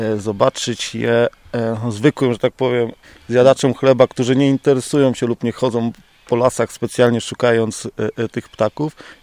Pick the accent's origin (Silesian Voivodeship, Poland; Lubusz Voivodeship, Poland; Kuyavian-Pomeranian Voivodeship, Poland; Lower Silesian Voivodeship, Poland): Lubusz Voivodeship, Poland; Zielona Góra; No, ja jestem z zachodu Polski, no ale to nie ma znaczenia.